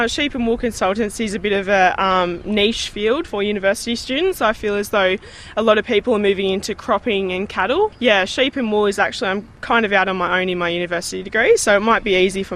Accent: Cootamundra, New South Wales, Australia; so I'm 21 years of age and I'm studying agriculture business management at CSU. I was originally from Cootamundra. My family farm. We sold up a while back and I was in town all my schooling life

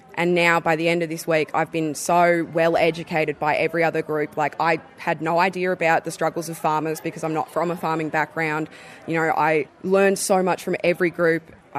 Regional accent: Canberra, Australian Capital Territory, Australia; born there; now in Dubbo, Australia; I am a Woiwurrung woman, which is in Victoria, and I was born on Ngunnawal land here in Canberra, and I'm on Wiradjuri land in Dubbo

